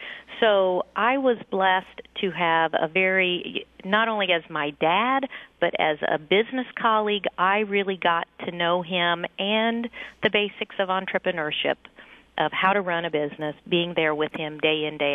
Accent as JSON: {"language": "English", "town": "Ferdinand", "region": "Indiana", "country": "United States", "tie": "born or raised there", "said": "No, it's a Ferdinand is 2,200 people in southern Indiana. There may be some listeners who are familiar with a park called Holiday World in southern Indiana. That is very close to where I grew up"}